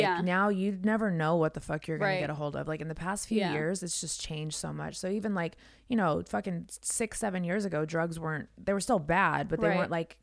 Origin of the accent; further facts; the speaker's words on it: West Coast, United States; I never knew people actually really lived in Connecticut because fucking when I grew up on the West Coast